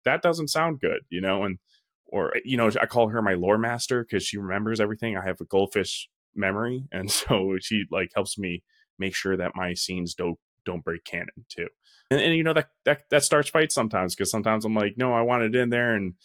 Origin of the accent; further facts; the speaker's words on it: New Jersey, United States; now in West Virginia, United States; Well, Italian, big surprise, I'm from New Jersey.